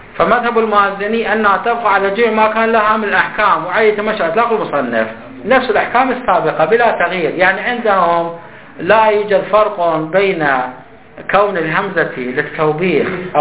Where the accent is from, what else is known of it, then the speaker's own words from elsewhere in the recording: Iraq; انظر عندنا في العراق